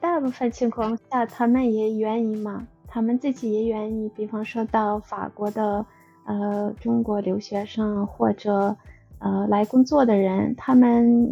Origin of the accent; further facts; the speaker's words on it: Russia; Chinese is a second language; 我是俄罗斯人，我不是美国人。